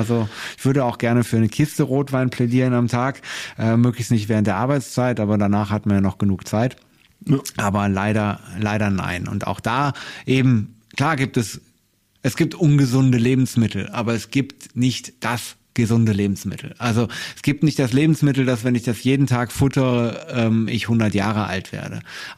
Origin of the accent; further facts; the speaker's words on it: North Rhine-Westphalia, Germany; Ich komme aus dem Rheinland, deswegen, ich komme zwar auch aus einer Biertrinkerregion, aber eher Altbiertrinker.